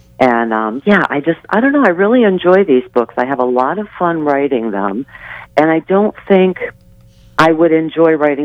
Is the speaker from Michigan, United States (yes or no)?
yes; Michigan, United States; I'm from Southeast Michigan. I'm real near Detroit.